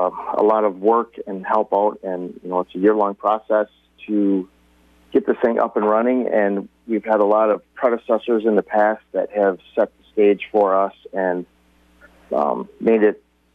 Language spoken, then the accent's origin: English; Columbus, United States; I grew up here in Columbus, and I've always went to the festival and parade and watched the fireworks.